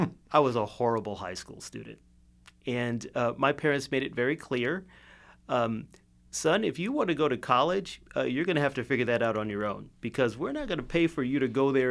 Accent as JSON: {"language": "English", "town": "Evanston", "region": "Illinois", "country": "United States", "tie": "born or raised there", "said": "I grew up in a city just north of Chicago called Evanston, Illinois."}